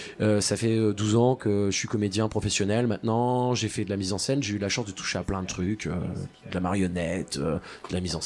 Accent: Dunkirk, Hauts-de-France, France; born there; Je suis né à Dunkerque, au milieu des usines.

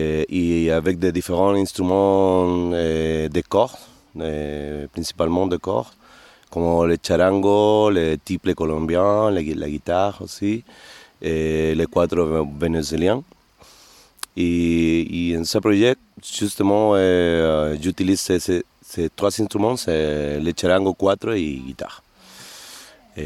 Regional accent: Chile; French is a second language; je viens du Chili, je suis musicien depuis 20 ans

